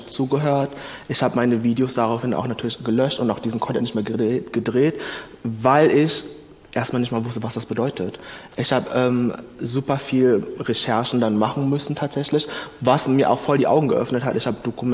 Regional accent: Berlin, Germany; Ich komme aus Berlin, wir sind so Multikulti.

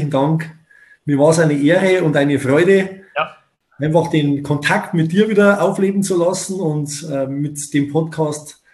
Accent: Bavaria, Germany; Man muss schon sagen, der Standard bei uns in Bayern, im Oberland, sage ich mal

